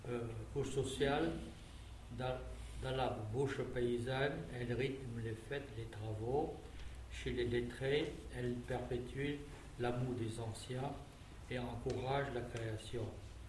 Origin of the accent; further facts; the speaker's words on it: Guangdong, China; first language Cantonese; French is a second language; Je dirai d'abord le poème par ma langue maternelle, c'est-à-dire le parler de Canton, région du sud de la Chine.